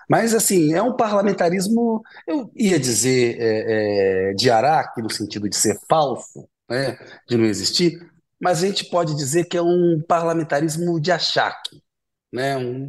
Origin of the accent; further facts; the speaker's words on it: Belo Horizonte, Minas Gerais, Brazil; minha terra, BH.